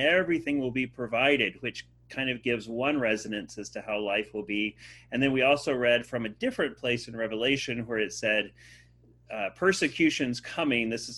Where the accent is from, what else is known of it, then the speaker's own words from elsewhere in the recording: Texas, United States; one of the things I often joke about is being a Texan helps me to read the Bible better